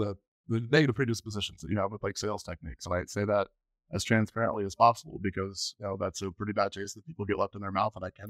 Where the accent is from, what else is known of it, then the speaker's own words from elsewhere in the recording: Peoria, Illinois, United States; I'm from Peoria again, I'll say it a million times. When I was in high school, all I talked about was moving out of Peoria.